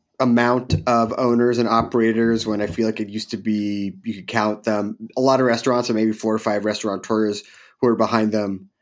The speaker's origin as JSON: {"language": "English", "town": "Philadelphia", "region": "Pennsylvania", "country": "United States", "said": "I'm from Philly and I just feel like in the first few years of this show, maybe we got a Philly person"}